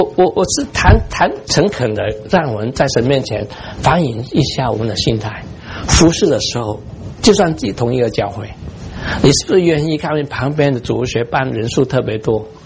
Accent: China; 我骗不了他，他知道我是中国人

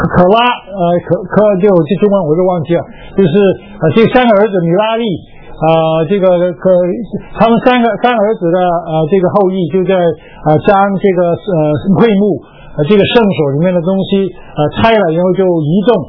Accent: Guangdong, China; 我们东方人里面，就是我们东方里面，我们广东人这南方人可能比较肮脏

